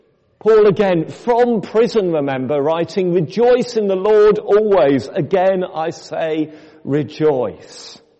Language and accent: English; United Kingdom; I often think as British people, and we may not all be British, but I certainly think it's true in our country